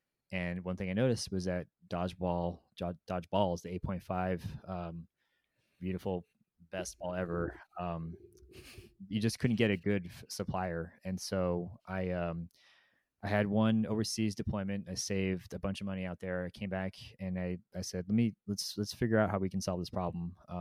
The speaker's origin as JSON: {"language": "English", "town": "Tucson", "region": "Arizona", "country": "United States", "tie": "born or raised there", "lives_now": "Phoenix, United States", "said": "But so I live in Phoenix, as I said, but I was pretty much born and raised in Tucson"}